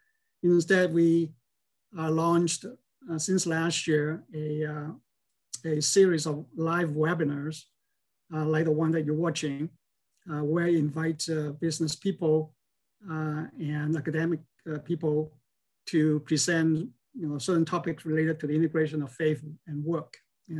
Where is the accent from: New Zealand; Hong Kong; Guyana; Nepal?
Hong Kong; born there; moved away as an adult; I'm Chinese. I was born in Hong Kong. And I went to university in Hong Kong. And I went to the United States, University of Chicago, get my graduate degrees.